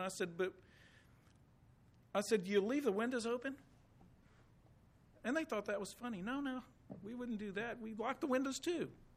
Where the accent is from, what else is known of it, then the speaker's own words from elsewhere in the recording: Houston, Texas, United States; I grew up in Houston, of course, but we would go in the summers to my aunt and uncle. They lived in the country.